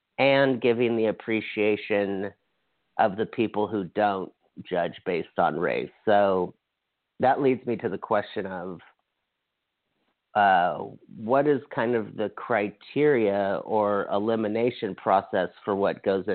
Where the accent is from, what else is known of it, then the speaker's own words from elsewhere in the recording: Hawaii, United States; I'm from Hawaii, so I totally know the, like, when you have six ethnicities. I have a white dad and a Mexican mother